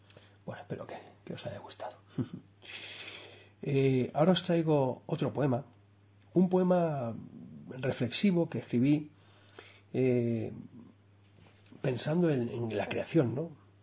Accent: Alpera, Castilla-La Mancha, Spain; Alpera es mi pueblo de la infancia, mi madre es de Alpera, mis abuelos maternos son de allí. Mis abuelos se vinieron en los años 60

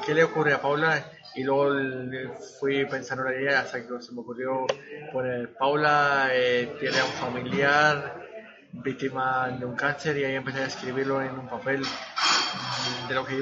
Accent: Salamanca, Castile and León, Spain; que estaré agradecido por la oportunidad que me han dado en el Tribunal de Cultura de Salamanca, en Salamanca, puede estar mañana en mi tierra firmando.

